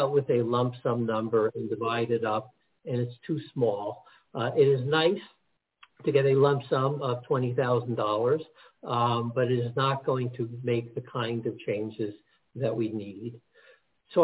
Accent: Newark, New Jersey, United States; born there; I was born in Newark, New Jersey. My father was a soldier in World War II. I was part of the largest birth class, 1947, almost 75 years ago, when everyone came back from the war. And one of the first things that my parents did is to move out of Newark.

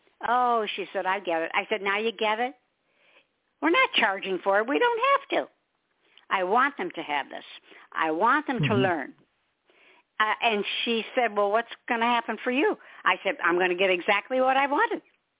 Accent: Michigan, United States; now in South Carolina, United States; I'm in South Carolina, so I'm not far. We're lucky. We're in the land of nice weather usually. And I came from Michigan, land of ice and snow. Never want to go back.

